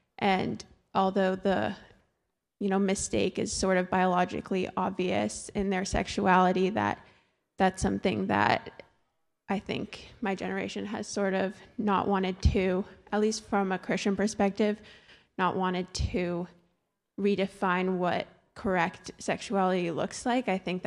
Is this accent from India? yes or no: no; California, United States; I'm engaged to Owen DeYoung. I'm from California.